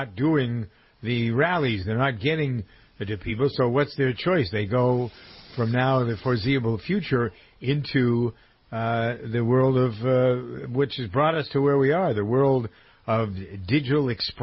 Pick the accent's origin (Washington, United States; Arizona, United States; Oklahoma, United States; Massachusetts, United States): Massachusetts, United States; In my hometown in Massachusetts, they shut down schools till Monday.